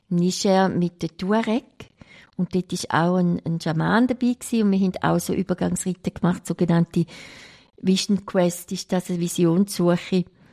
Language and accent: German; St. Gallen, Switzerland; Oder man träumt auf das Mal als St. Galler von einer St. Galler Bratwurst oder irgend sowas.